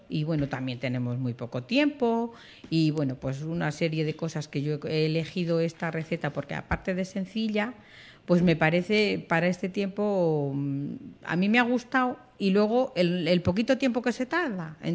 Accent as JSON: {"language": "Spanish", "region": "Castile", "country": "Spain", "said": "porque en Castilla somos muy castellanos"}